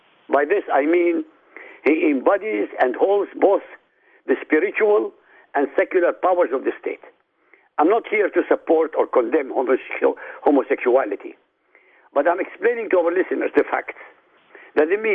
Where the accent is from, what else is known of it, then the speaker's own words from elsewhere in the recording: Iraq; born there; first language Arabic; English is a second language; Ladies and gentlemen, I was born in Iraq. My mother tongue is Arabic.